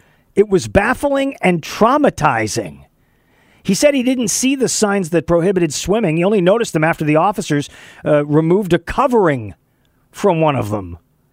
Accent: El Paso, Texas, United States; also born or lived in Boston; Born in Boston, and I grew up in El Paso, Texas.

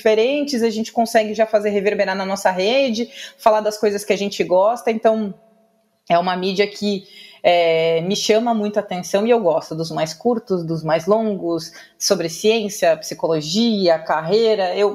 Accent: Pelotas, Rio Grande do Sul, Brazil; aqui em Pelotas, no Rio Grande do Sul, de onde eu sou, de onde falamos, onde ficarei até a vacina sair, eu acho.

